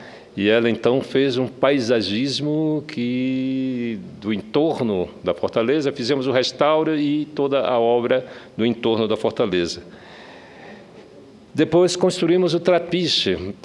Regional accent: Macapá, Amapá, Brazil; also born or lived in Marajó; eu morei 2 anos em Moçambique e eu sou de Macapá, eu sou ribeirinho, eu nasci na beira do rio, na ilha do Marajó.

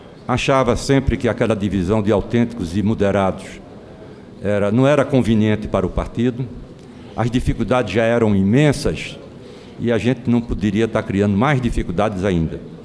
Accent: Pernambuco, Brazil; Eu me criei numa família pobre em Pernambuco, meu pai era de classe média baixa

